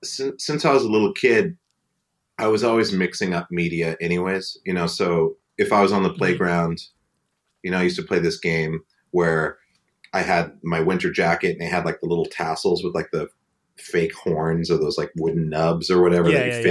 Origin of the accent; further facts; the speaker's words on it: Great Falls, Montana, United States; I grew up in Great Falls. So we're in Helena. Helena's like an hour and a half away from Great Falls in the capital.